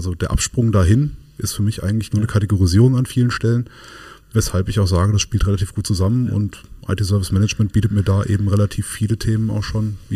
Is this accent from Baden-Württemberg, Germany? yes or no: no; Wetzlar, Hesse, Germany; Ich komme aus der Wetzlarer Ecke.